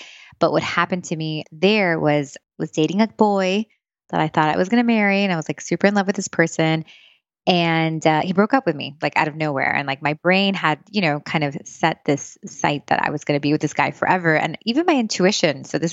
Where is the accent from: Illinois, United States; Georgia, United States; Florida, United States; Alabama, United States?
Florida, United States; Miami; also born or lived in Long Branch, New Jersey; But I moved here when I was young. So yes, I did get to grow up in sunny Miami.